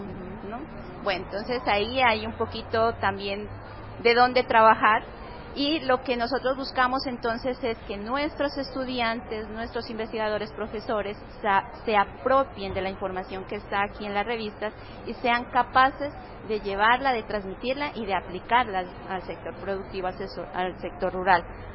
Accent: Bogotá, Colombia; como somos de Bogotá

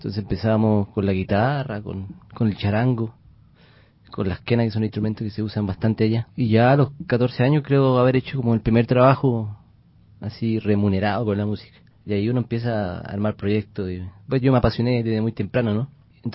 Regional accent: Santiago, Santiago Metropolitan, Chile; born there; en ese contexto nací yo, en Santiago, bien violento

